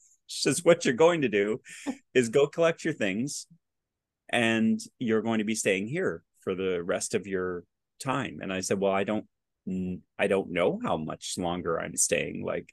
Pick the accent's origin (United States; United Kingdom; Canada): Canada; And I have dual citizenship, so I did have a British passport. My parents are English, although I was born in Canada.